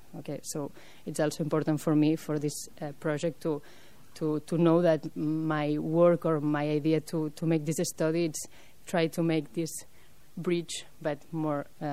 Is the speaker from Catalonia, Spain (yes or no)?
yes; Barcelona, Catalonia, Spain; English is a second language; still more for me where I'm coming from the Barcelona, so I need to really spend time there